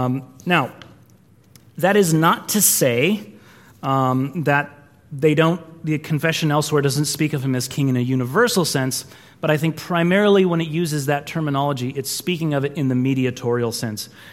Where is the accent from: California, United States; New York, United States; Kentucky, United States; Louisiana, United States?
California, United States; especially when I said I was from California